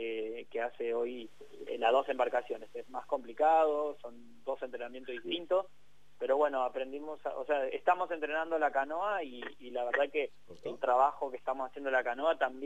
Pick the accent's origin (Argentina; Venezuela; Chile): Argentina; Como somos argentinos